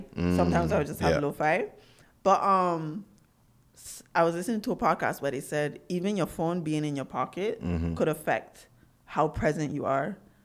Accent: Saba, Caribbean Netherlands; And I think just being in the Caribbean itself, the funny part is growing up on Saba and it being so small influenced me to think big

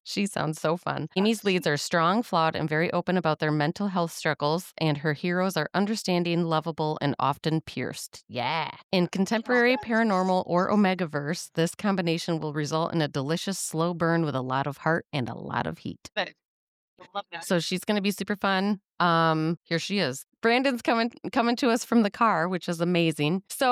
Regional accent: Ireland; Because I'm Irish and I was like, I need to read this one.

